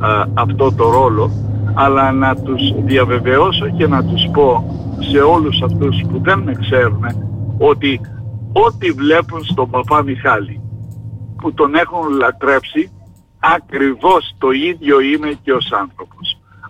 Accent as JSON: {"language": "Greek", "region": "Crete", "country": "Greece", "said": "ολόκληρη την Ελλάδα και ειδικότερα την Κρήτη, την πατρίδα μου"}